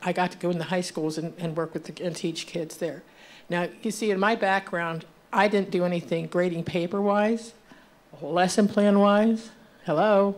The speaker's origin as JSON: {"language": "English", "town": "Marion", "country": "United States", "tie": "born or raised there", "said": "I was born and raised in Marion. I come from a Baptist family."}